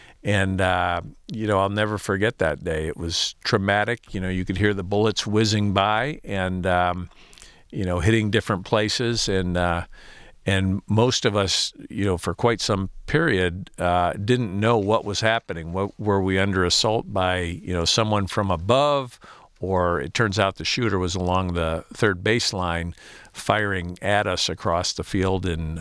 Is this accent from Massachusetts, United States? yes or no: no; Midland, Michigan, United States; now in Caledonia, United States; even though it meant leaving my hometown of Midland. It was closer to her family.